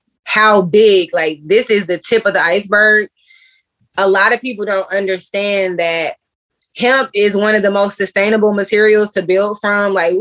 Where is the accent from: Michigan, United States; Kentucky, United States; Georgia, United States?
Georgia, United States; Riverdale; So I am born and raised in Riverdale, Georgia. My family is from Los Angeles, though. So my parents came here in the 80s.